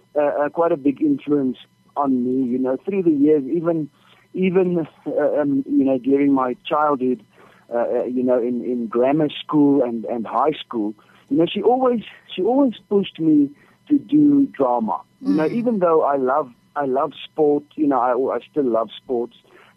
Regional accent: Free State, South Africa; also born or lived in Cape Town / Pretoria; You know, I grew up in the Free State, but at that time, we were actually living in the Strand in Cape Town.

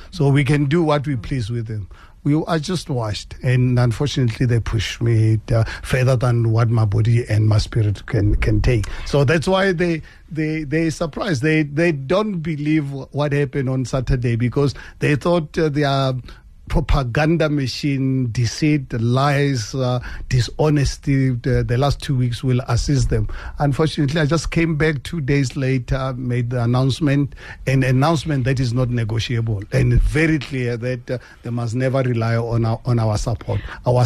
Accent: Temba, Gauteng, South Africa; As you are aware, I come from Amanskraal, Temba, and I look at on Ramosi, that village.

